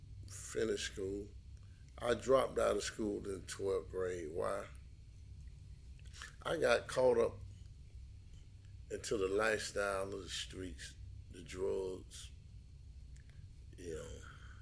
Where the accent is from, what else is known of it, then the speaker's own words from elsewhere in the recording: Miami, Florida, United States; born there; I was born in Miami, Florida, and October 29, 1966, I was born in a family, a big family, a loving family, a caring family, a spiritual family.